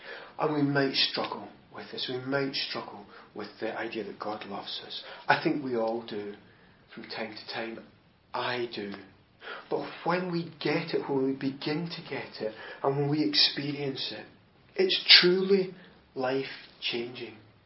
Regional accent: United Kingdom; Okay, we're British, so we're maybe not going to say it out loud.

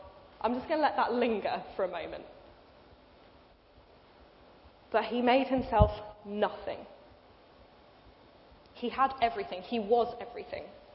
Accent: United Kingdom; I love being British.

